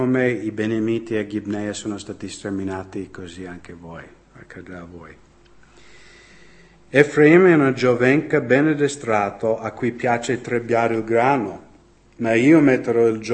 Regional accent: United States; Stavo pensando del mio paese, no? Quando c'era l'11 settembre, e nessuno mi deve fraintendere.

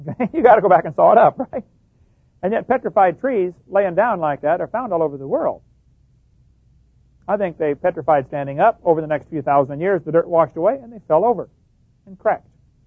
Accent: East Peoria, Illinois, United States; I grew up in East Peoria, Illinois. My dad used to take us all the time to the strip mines up north of northwest of Peoria

